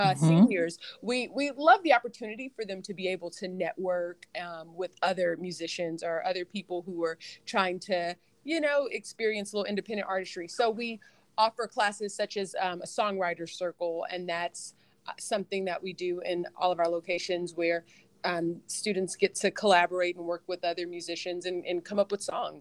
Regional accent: Houston, Texas, United States; also born or lived in New York; I actually, although I'm from Houston, Texas, I moved to DC from New York. I'd been living in New York for a really long time.

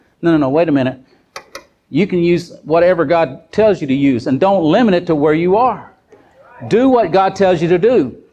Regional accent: Texas, United States; I'm born and raised in Texas, but I was born north of Dallas, so I've never been in those places.

